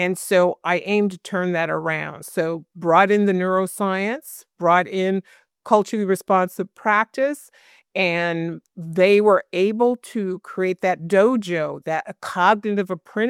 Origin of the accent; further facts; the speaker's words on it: San Francisco, California, United States; I grew up in San Francisco, was integrated. but I lived in the projects, predominantly African American and Samoan community